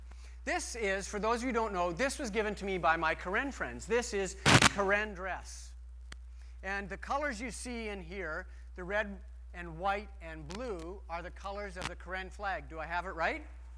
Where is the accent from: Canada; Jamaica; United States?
Canada; Edmonton, Alberta; I remember growing up in Edmonton, and we were very English in background